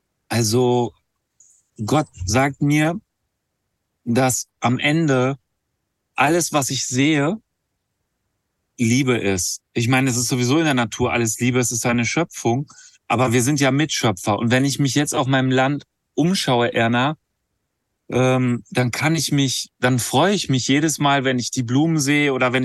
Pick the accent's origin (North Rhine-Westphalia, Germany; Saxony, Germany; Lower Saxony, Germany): North Rhine-Westphalia, Germany; Ibbenbüren; Ich komme gebürtig aus Ippenbüren und in der Nähe von Ippenbüren ist eine alte Stadt, die heißt Tecklenburg.